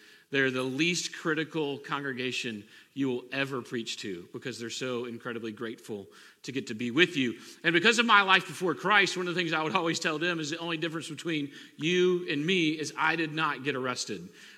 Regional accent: Mississippi, United States; I grew up in South Mississippi, and when I first started in ministry, the men who had the most impact on my life as mentors in ministry were not pastors.

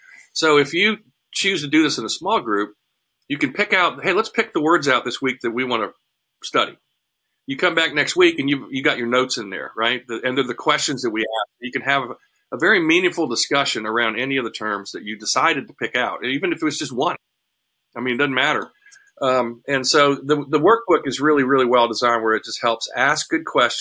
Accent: Huntsville, Alabama, United States; I'm a NASA kid, okay? I grew up in Huntsville, which is where we built the space shuttle.

